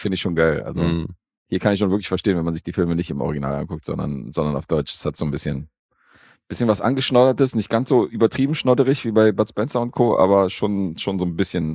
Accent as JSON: {"language": "German", "country": "Serbia", "said": "Akkordeon finde ich natürlich geil als Serbe."}